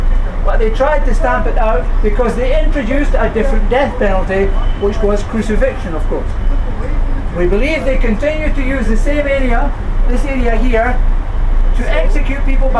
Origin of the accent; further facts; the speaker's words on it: Scotland, United Kingdom; You may have picked up something from the accent that originally I'm from Scotland, okay?